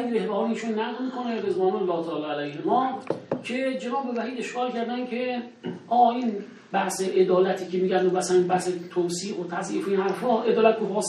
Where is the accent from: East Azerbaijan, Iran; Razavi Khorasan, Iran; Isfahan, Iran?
Razavi Khorasan, Iran; Sabzevar; من اهل سبزوارم،